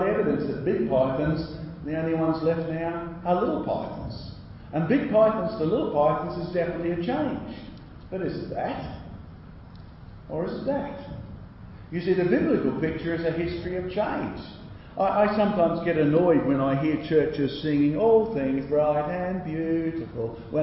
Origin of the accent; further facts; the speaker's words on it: Australia; Now, I'm an Aussie.